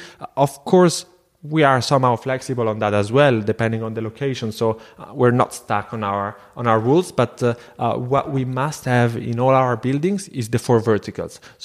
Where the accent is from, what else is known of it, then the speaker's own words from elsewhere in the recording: Rome, Lazio, Italy; moved away as an adult; also born or lived in Veneto; I grew up in Rome with my mom, so I've always been in between Rome and the northern part of Italy. And then from Rome, where I ended my high school, journey, I went to Spain directly.